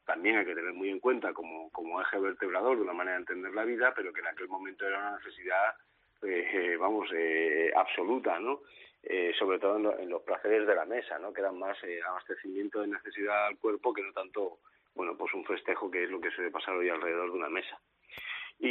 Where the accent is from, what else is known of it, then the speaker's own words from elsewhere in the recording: Alicante, Valencian Community, Spain; Yo soy de aquí de Alicante, el turrón es muy típico.